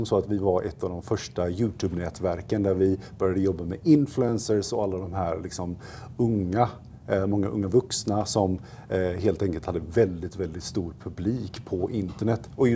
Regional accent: Gothenburg, Västra Götaland County, Sweden; now in Stockholm, Sweden; Jag är född och uppvuxen i Göteborg, som jag hoppas att det fortfarande hörs när jag pratar. Och sen så flyttade jag till Stockholm för att jag ville jobba med tv.

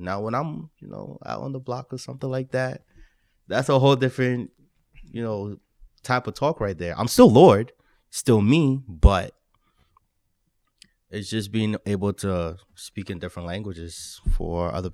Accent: Ghana; Because when I'm with my Ghanaian people, I am more Ghanaian than when I'm hanging out with different types of people.

